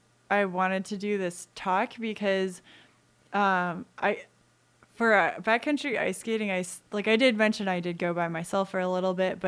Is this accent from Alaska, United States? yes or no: yes; Anchorage, Alaska, United States; because I came from Anchorage, like I still I know that outdoor community